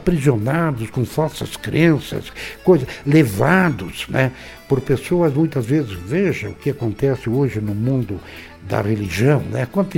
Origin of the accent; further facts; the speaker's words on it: Rio Grande do Sul, Brazil; now in Paraná, Brazil; Eu, sendo gaúcho, morando aqui no Paraná